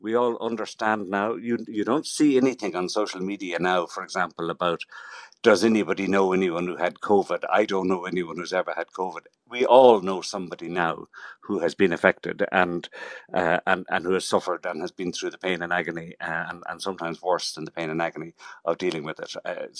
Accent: Ireland; as far as I can tell, as an Irish person, we're doing it in a structured way

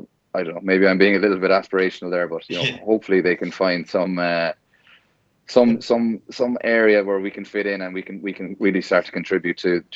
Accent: Crosshaven, Munster, Ireland; I'm from Crosshaven, I'm not from Cork City

